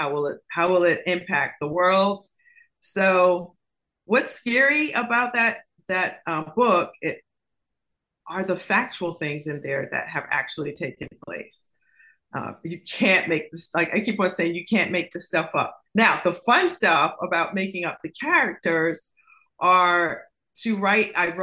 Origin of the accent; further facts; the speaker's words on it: New York, United States; Yeah, and I grew up in New York, you know, so.